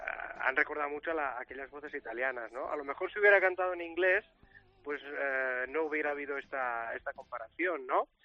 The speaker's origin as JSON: {"language": "Spanish", "country": "Spain", "said": "yo soy un cantante español que quiero cantar todas estas canciones en español"}